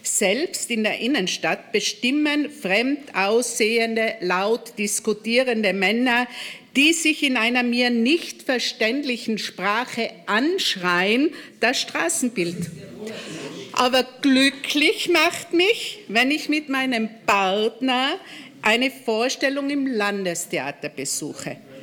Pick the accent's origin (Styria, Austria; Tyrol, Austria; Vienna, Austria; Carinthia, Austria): Tyrol, Austria; Innsbruck; Ich bin in Innsbruck geboren, habe eine tolle Jugend in dieser Stadt verbracht und ich liebe Innsbruck.